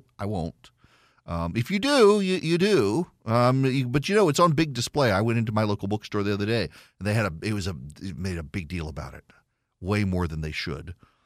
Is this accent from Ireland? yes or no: no; Dubai, United Arab Emirates; now in Jackson, United States; I grew up in Dubai. Last I checked, Dubai is not in the continental United States. I went to an American school with American teachers.